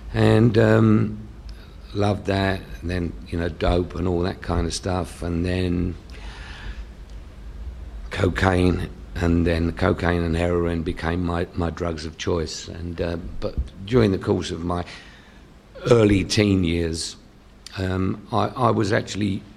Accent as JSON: {"language": "English", "region": "London", "country": "United Kingdom", "tie": "born or raised there", "said": "I was born and bred in King's Cross, Somers Town in North London."}